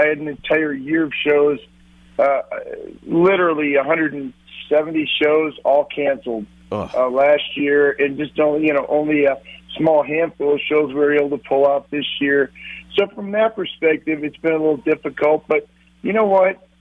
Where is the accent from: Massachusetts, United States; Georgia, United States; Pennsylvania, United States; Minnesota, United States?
Minnesota, United States; You know, Paul, I'm from Minnesota.